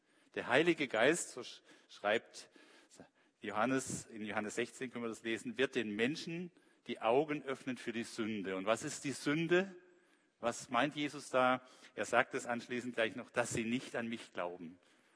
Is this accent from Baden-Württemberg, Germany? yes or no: yes; Heilbronn, Baden-Württemberg, Germany; Ich war gerade 17, wurde ich eingeladen zu einem Konzert nach Heilbronn, das ist so meine Heimat